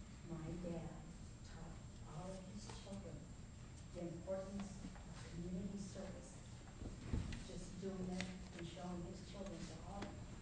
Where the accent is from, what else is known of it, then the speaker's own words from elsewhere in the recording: Wyoming, United States; born there; I'm an American of Hispanic descent. I was born in Wyoming, trade family. For six generations, been working agriculture.